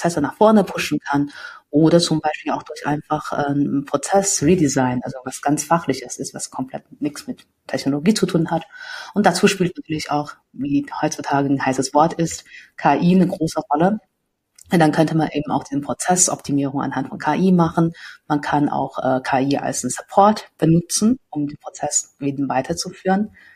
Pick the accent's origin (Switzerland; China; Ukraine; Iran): China; German is a second language; now in Munich, Germany; Ich komme ursprünglich aus China, bin mittlerweile schon seit längerer Zeit in München angekommen und sitze gerade in München im Valentic schönen Büro